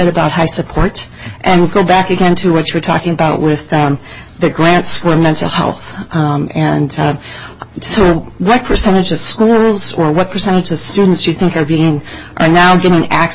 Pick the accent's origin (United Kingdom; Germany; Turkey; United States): United States; Austin, Minnesota; even though I came from Greater Minnesota, Austin, Minnesota.